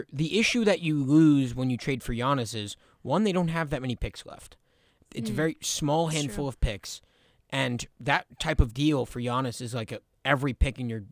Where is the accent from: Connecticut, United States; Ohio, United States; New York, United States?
New York, United States; New York City; I'm from New York City, man. We don't have these things.